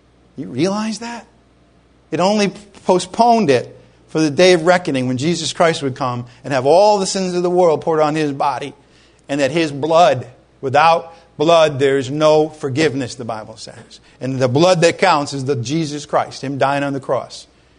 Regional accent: Rhode Island, United States; I grew up in Rhode Island. I'd look out and I'd look at the ocean

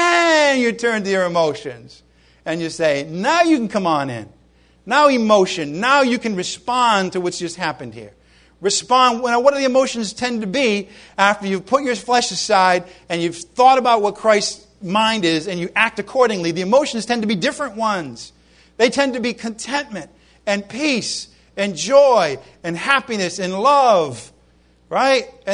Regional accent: Ireland; in spite of myself being Irish and all that, I'm loving these people

